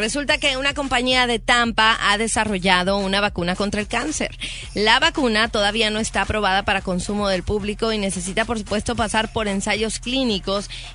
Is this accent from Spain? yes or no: no; Mexico; Algo, porque estoy chiquita, soy de México.